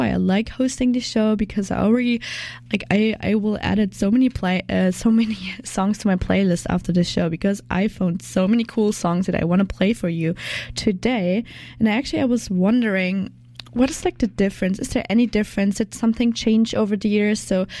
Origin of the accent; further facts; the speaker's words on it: Germany; English is a second language; now in Canada; I'm from Germany.